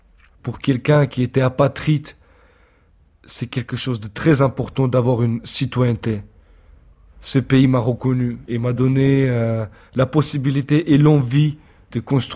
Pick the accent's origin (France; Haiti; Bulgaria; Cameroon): France